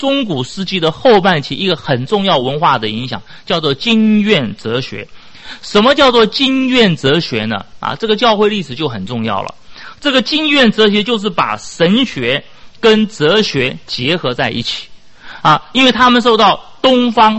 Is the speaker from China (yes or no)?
no; Taiwan; 大家都还记得很小时候都是在台湾都是这样子嘛。